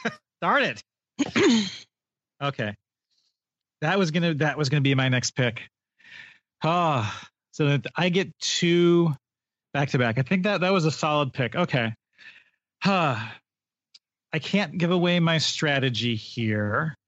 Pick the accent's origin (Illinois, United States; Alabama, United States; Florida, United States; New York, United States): Illinois, United States; Chicago; I'm going to have to do my first pick of Joseph from Chicago, just because he's my hometown guy here.